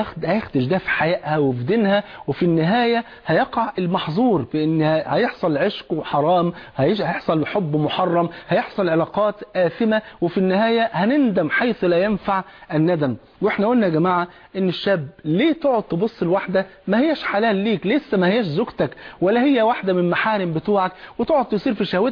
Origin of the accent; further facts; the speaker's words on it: Egypt; وانت عارف الفول عندنا في مصر فرض عين.